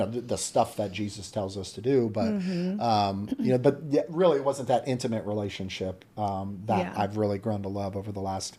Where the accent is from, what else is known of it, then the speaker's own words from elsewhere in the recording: Ohio, United States; we're both hillbillies from Ohio. We did not have a lot of money.